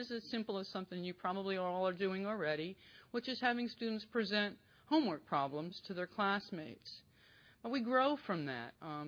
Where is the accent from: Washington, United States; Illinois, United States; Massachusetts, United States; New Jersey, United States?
New Jersey, United States; I'm from New Jersey. I thought I would definitely be loud enough. Originally, I've tried to rise above that.